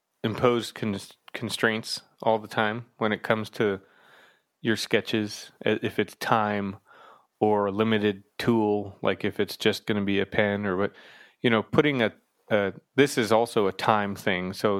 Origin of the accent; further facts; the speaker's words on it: East Coast, United States; I'm being from the East Coast. I've always been sort of fascinated and impressed with the space of New York City